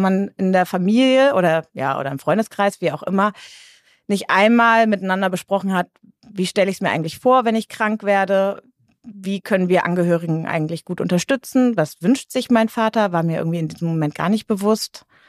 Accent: Hamburg, Germany; Ich bin eigentlich Hamburgerin. Fangen wir mal damit an. Eigentlich bin ich Hamburgerin

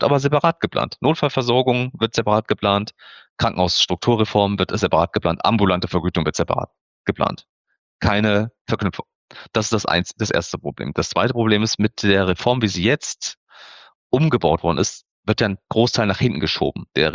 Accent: Koblenz, Rhineland-Palatinate, Germany; ich komme aus Koblenz, würde nach Köln fahren, sind 100 Kilometer

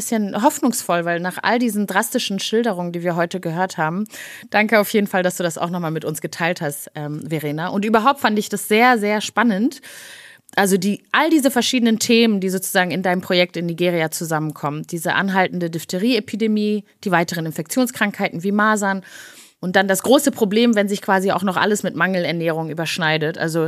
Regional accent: Rwanda; sowas Ähnliches habe ich früher als Kind in Rwanda zum Frühstück gegessen

